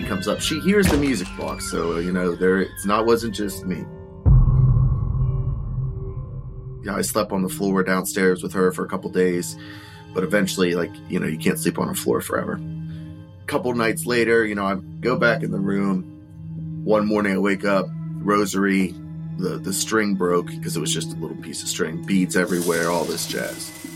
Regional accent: East Liverpool, Ohio, United States; I'm going to tell you a quick story about my haunted house growing up in East Liverpool, Ohio, about 30 years ago.

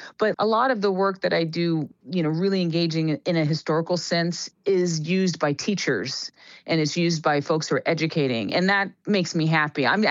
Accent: North Carolina, United States; I grew up in North Carolina.

